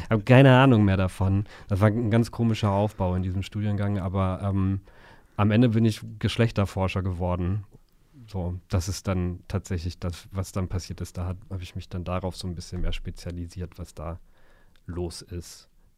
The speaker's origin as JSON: {"language": "German", "town": "Coburg", "region": "Bavaria", "country": "Germany", "said": "Und ich komme ursprünglich aus Coburg und mir war schon die Nähe noch zu Hause oder zu meinem Zuhause damals wichtig."}